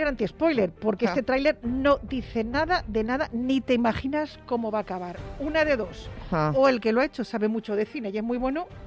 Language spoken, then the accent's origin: Spanish; Spain; Sí, porque somos los españoles.